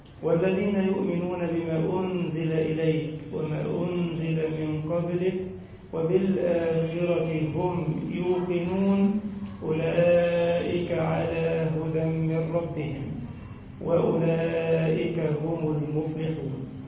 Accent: Egypt; اللهم أمن بلدنا مصر الفتن ما ظهر منها وما بطن

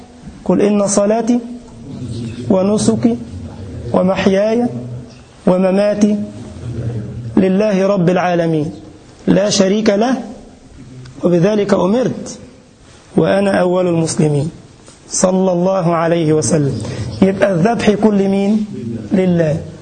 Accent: Egypt; دي عادات عندنا في مصر، مش عارف عندك ولا لا.

